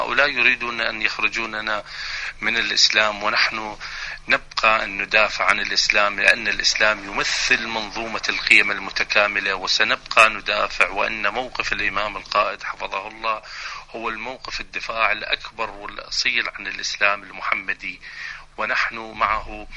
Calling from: Iraq; من العراق، شكرا جزيلا لكم

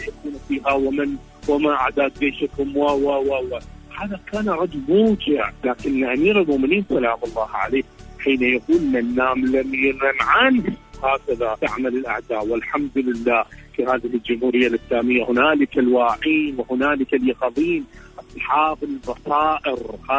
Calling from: Iraq; من العراق، شكرا جزيلا لكم

